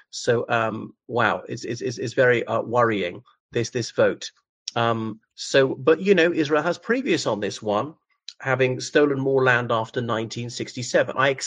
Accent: Ireland; from Ireland.

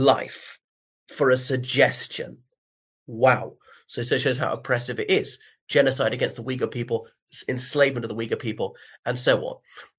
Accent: Ireland; from Ireland.

